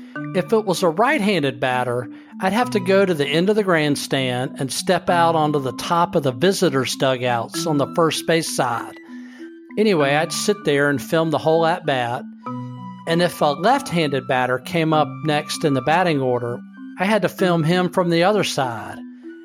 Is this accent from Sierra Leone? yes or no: no; Burlington, North Carolina, United States; it did not smell like anything that I was accustomed to growing up in Burlington, North Carolina.